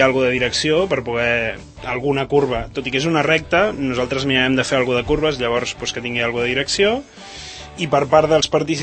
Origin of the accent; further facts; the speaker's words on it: La Floresta, Catalonia, Spain; Doncs la veritat és que som de la Floresta